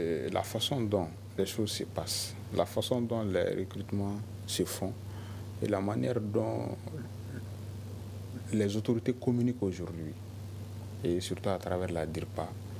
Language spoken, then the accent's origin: French; Mali; Nous sommes tous des Maliens, nous sommes tous des jeunes